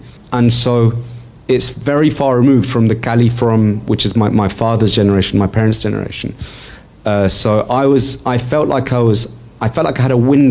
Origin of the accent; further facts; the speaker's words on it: London, United Kingdom; because I grew up in London and visiting Cali very regularly, almost on a yearly basis throughout my early childhood and through to my adult life as well. I mean, I was born in the 70s, but right at the very end of the 70s.